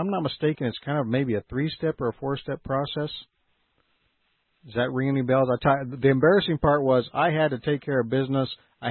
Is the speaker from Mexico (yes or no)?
yes; Mexico; I was raised in Mexico. I like my coffee kind of 10:30 away.